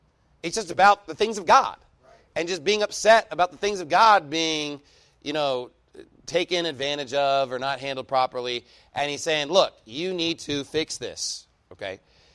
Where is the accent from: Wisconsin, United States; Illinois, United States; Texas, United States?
Texas, United States; Canyon; And when I grew up in Canyon, I don't know what it's like here, actually, but in Canyon we have dumpsters in the alley.